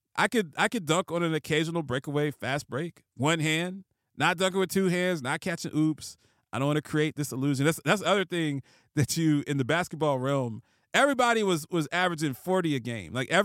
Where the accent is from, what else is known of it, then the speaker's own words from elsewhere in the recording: Ohio, United States; I met up with one of my friends that I grew up in Ohio with, one of my closest friends